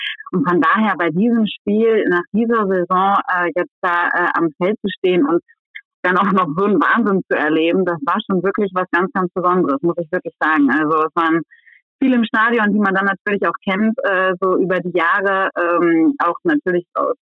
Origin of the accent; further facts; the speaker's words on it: Bad Iburg, Lower Saxony, Germany; Ich komme aus Bad Iburg, bin dort aufgewachsen. Der VfL ist der Verein, mit dem ich einfach groß geworden bin.